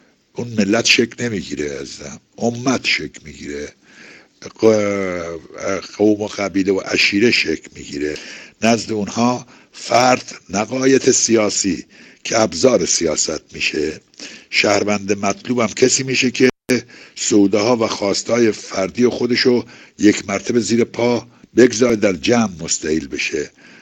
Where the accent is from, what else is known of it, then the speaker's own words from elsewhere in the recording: Afghanistan; ما افغان هستیم، برادر هستیم، برابر حقوق هستیم